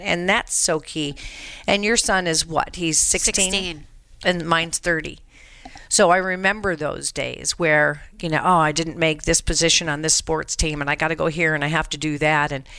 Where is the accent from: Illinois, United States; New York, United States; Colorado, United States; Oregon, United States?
Colorado, United States; Mm-hmm. It's ruined my home state of Colorado.